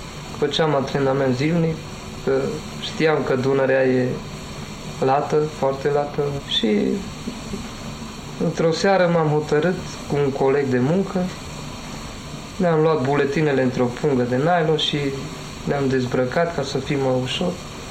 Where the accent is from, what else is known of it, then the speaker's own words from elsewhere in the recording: Romania; now in Germany; Mă simțeam ca un străin pe undeva în țara mea unde m-am născut și ca român.